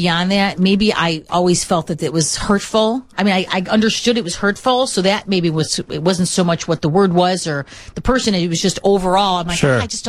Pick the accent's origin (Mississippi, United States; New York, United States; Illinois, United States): Illinois, United States; Chicago; Yeah, I grew up in Chicago.